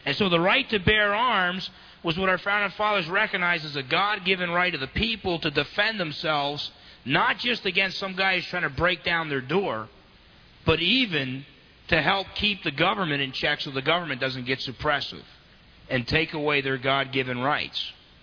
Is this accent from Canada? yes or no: no; New Jersey, United States; I know, because I grew up in New Jersey.